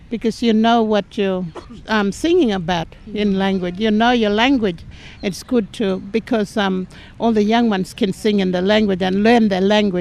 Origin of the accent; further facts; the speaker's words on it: Borroloola, Northern Territory, Australia; I'm from Bowlula. I'm a Yanyuwa Garawa woman